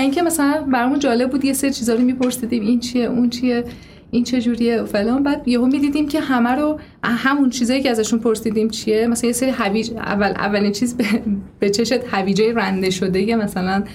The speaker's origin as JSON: {"language": "Persian", "country": "Iran", "said": "بعد فهمیدن از ایران اومدیم، خیلی خوشحال بودن"}